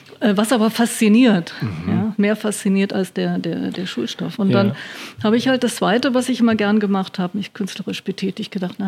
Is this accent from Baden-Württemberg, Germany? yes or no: no; Lower Saxony, Germany; wo ich herkomme, in Niedersachsen